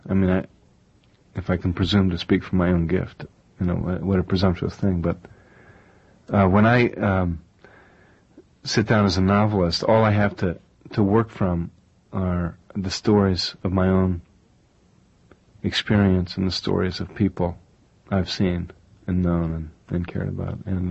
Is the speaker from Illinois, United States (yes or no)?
yes; Chicago, Illinois, United States; born there; I was born in Chicago, but like Michael McGuire, the main character of Prince of Peace, I was born into an intensely Irish Catholic family